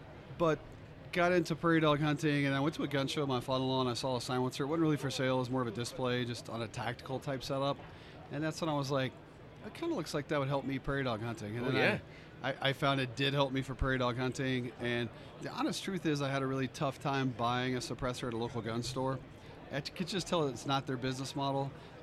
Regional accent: North Carolina, United States; also born or lived in Alabama / Georgia; I grew up in the Southeast. Okay. Yeah, so I was born in Alabama, then Georgia, then mostly North Carolina.

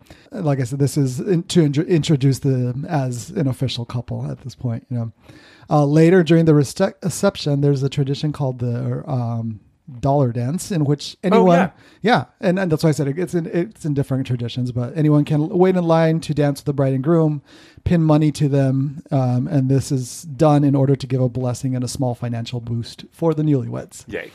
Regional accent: New Mexico, United States; Lastly, I wanted to talk about a few traditions I knew growing up in New Mexico.

